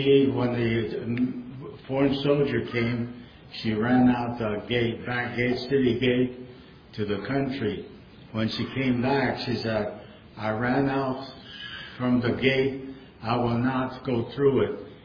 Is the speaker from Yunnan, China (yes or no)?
no; Tianjin, China; English is a second language; now in United States; So they opened up military place in Tianjin, where I was born in North China, about 60 miles south of Beijing. That's my old hometown.